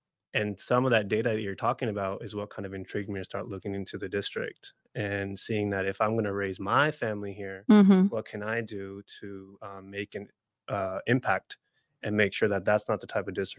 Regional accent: California, United States; So I was raised in the East Bay. And to be able to go back to my communities and my neighborhoods and be able to work in that space was really impactful.

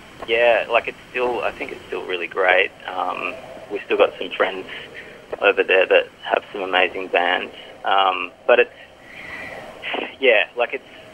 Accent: Adelaide, South Australia, Australia; now in Melbourne, Australia; I recruited those two, and we're all friends from Adelaide anyway, so it worked out really well.

